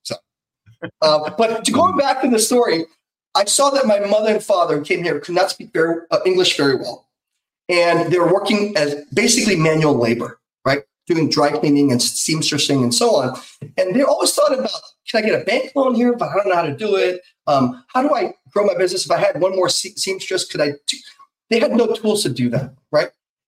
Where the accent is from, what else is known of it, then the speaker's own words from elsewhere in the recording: Bethlehem, Pennsylvania, United States; Pennsylvania is where I grew up. But I grew up in Bethlehem, Pennsylvania for 6 years of my life when I was very little. In fact, I consider that my hometown, by the way.